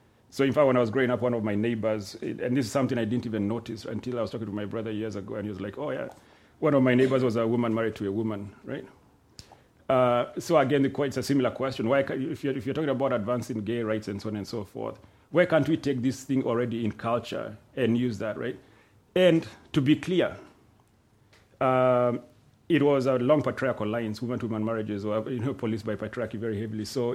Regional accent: Limuru, Kiambu County, Kenya; We were in Limuru, right? My hometown, and he took me to this hill.

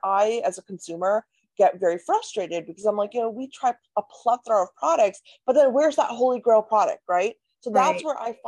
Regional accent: North India, India; I'm Indian, I'm North Indian. So in my culture, hair oiling is a huge thing, right?

